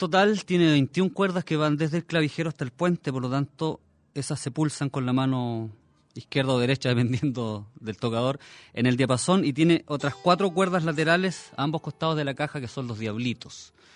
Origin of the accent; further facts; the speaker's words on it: Santiago, Santiago Metropolitan Region, Chile; now in Casablanca, Chile; Sí, yo soy de Santiago, por ahí he recorrido algunos lugares.